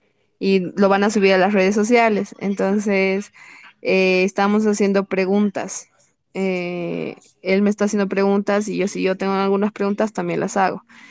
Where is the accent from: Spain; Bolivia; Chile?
Bolivia; Ah, yo soy de Bolivia.